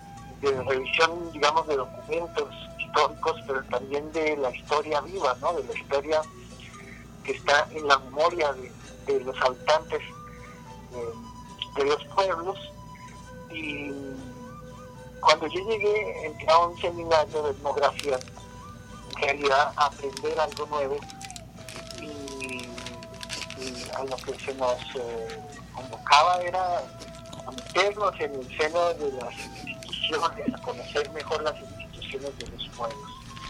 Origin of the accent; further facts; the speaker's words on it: Colombia; moved away as an adult; now in Mexico; Yo soy periodista y soy colombiano y vine a México a hacer una posgrado en estudios latinoamericanos.